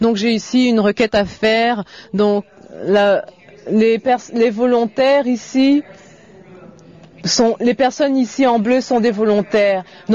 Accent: South Africa; French is a second language; Je viens d'Afrique du Sud et je travaille sur la frontière avec les groupes mobiles.

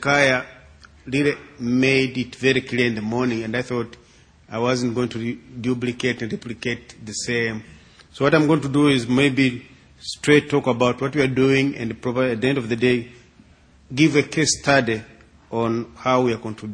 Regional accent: Tanzania; I come from Tanzania.

